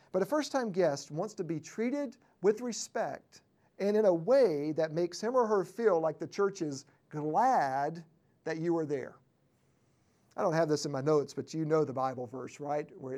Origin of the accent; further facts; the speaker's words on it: North Carolina, United States; My second thought was, how does he know we're from North Carolina?